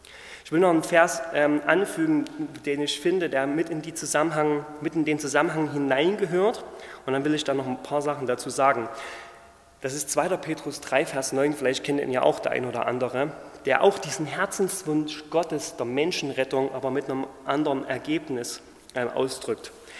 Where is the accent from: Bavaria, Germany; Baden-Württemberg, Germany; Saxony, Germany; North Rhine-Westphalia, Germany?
Saxony, Germany; Crimmitschau; ich komme aus Grimmitschau